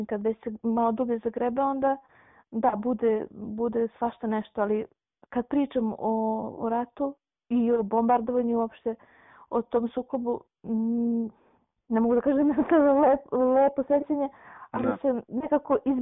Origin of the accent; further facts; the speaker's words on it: Leposavić, Kosovo; iz Leposavića sam, imam 33 godine, majka dvoje dece, supruga